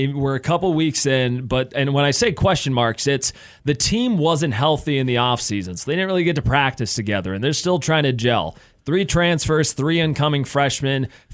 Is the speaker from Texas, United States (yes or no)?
no; River Falls, Wisconsin, United States; No, it's all Wisconsin. So I grew up in River Falls, Wisconsin, right. Close to the Twin Cities, actually, right.